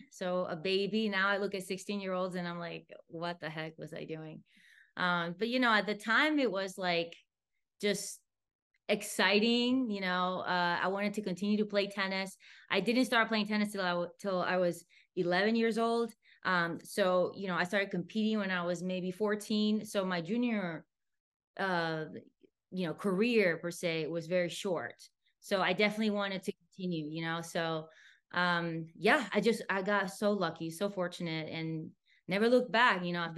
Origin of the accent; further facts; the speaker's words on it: Venezuela; English is a second language; moved away as an adult; I'm born and raised in Venezuela, came for college, you know. I was learning English already at home for many years.